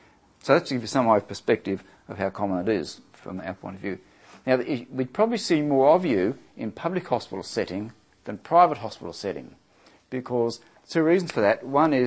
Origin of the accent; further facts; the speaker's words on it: Papua New Guinea; I was in New Guinea. I grew up in Papua New Guinea, and that's why my appearance is as it is today.